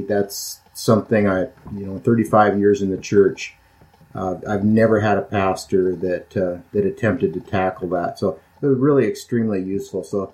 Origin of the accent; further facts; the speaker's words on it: Coeur d'Alene, Idaho, United States; I'm from Coeur d'Alene, Idaho.